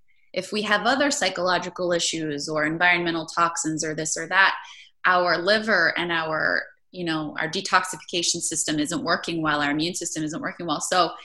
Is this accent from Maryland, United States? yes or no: yes; Maryland, United States; I was diagnosed with it when I was like 13, because I grew up in Maryland and like, it's just common.